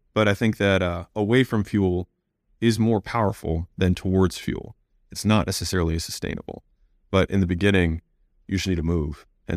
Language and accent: English; United States; born there; I was born in America. I was born as a male. I was born to a doctor.